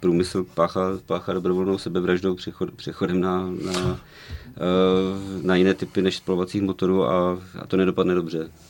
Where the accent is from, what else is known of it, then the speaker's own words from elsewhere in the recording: Ostrava, Moravian-Silesian Region, Czechia; now in Prague, Czechia; já jsem z Ostravy, takže já prostě pořád se cítím být Ostravákem v Praze